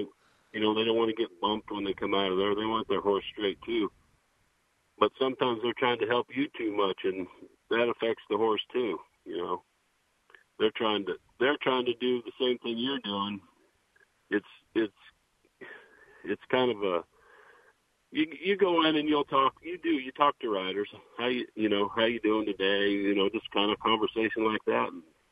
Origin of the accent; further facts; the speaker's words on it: Montana, United States; No, I'm from Montana.